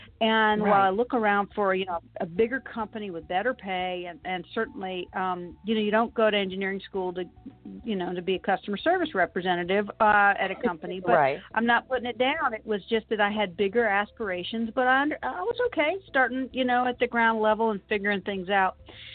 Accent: Williamsburg, Virginia, United States; I was actually born and raised in Williamsburg, Virginia. And that is, of course, the colonial capital of the United States.

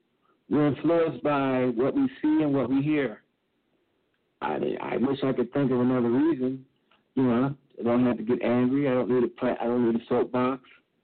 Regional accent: Kansas City, Missouri, United States; I grew up in Kansas City. Had it not been for my father, I wouldn't even know about the history of Kansas City jazz.

